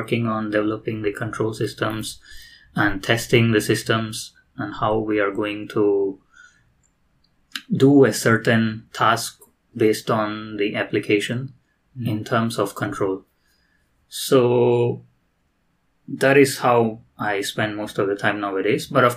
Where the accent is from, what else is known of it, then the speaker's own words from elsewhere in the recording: India; So basically, I'm from India.